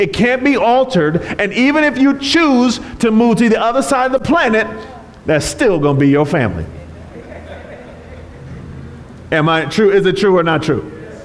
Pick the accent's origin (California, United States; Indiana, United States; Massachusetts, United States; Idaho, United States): California, United States; born there; My mother was from Arkansas. My father was from Alabama. They met in California. I was born here in California.